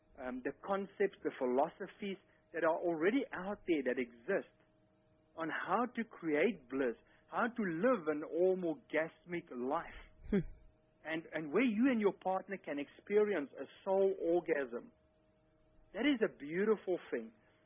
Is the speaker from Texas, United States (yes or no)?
yes; Texas, United States; accent: West Texas; if you understood my West Texas accent correctly